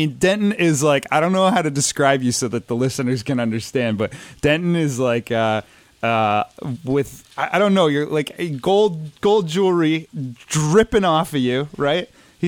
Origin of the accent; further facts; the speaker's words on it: Jamaica; now in New York, United States; I'm from Jamaica to New York.